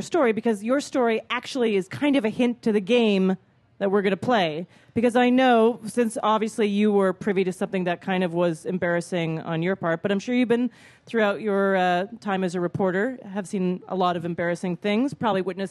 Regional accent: Canada; I grew up in Canada.

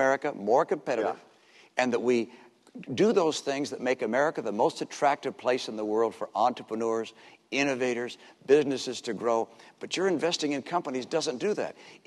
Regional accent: Detroit, Michigan, United States; born there; I'm a son of Detroit. I was born in Detroit. My dad was head of a car company. I like American cars.

